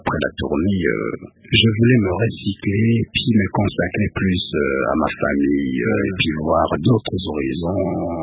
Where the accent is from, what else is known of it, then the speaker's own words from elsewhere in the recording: Kinshasa, DR Congo; Là où j'ai grandi avec mes parents et tout, et toute ma famille.